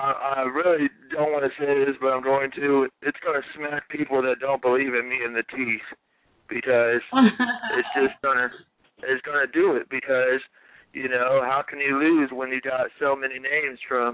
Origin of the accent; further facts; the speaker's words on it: Ohio, United States; we started off in Ohio because I was born and raised in Ohio.